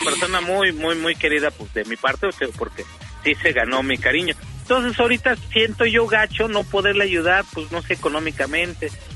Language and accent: Spanish; Mexico City, Mexico; born there; also born or lived in Ciudad Juárez; now in Puerto Escondido, Mexico; yo nací en el DF, me vine a Puerto Escondido, Oaxaca, me vine 15 días de vacaciones, llevo 25 años acá. Pero en ese transfer me fui a vivir 3 años a Ciudad Juárez, Chihuahua.